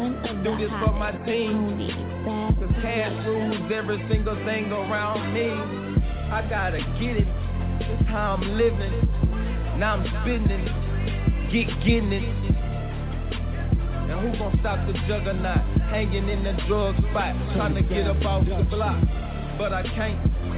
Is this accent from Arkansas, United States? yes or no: yes; Jonesboro, Arkansas, United States; I come from Jonesboro, don't care.